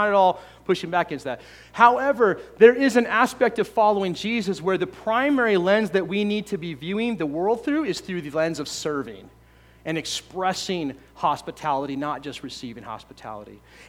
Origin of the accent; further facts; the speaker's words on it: United States; And I'm very proud to be American.